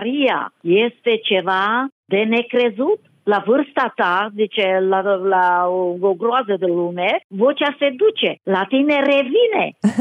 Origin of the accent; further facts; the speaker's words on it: Remetea, Harghita County, Romania; de când sunt copilă, deci de unde m-am născut, la Remetea Harghita, aveam și o văcuță numită Florica, este o comună total, numai secui unguri stau acolo și în ziua de azi